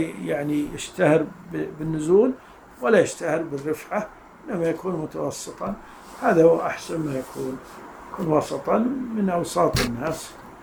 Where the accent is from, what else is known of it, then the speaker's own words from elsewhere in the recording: Najd, Saudi Arabia; وهذا موجود عندنا في نجد قبل كم سنة